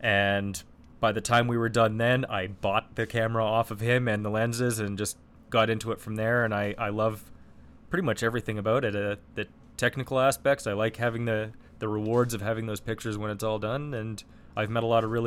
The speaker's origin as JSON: {"language": "English", "town": "Calgary", "region": "Alberta", "country": "Canada", "tie": "born there", "said": "I was born in Calgary."}